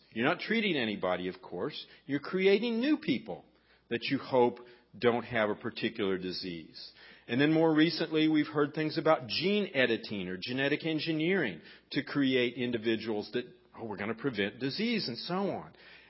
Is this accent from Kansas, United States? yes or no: yes; Kansas, United States; I am from Kansas and live there now and have been helping them.